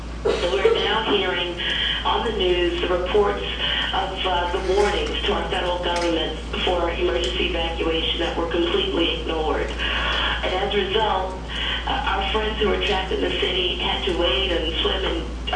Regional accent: New Orleans, Louisiana, United States; I grew up and live in New Orleans, Louisiana

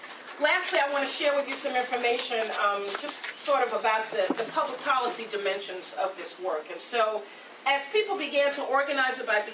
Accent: New York, United States; moved away as an adult; now in Prince William County, United States; And so I am from New York, and I lived in northern Manhattan and Harlem most of my life until I moved to Prince William County in 1998.

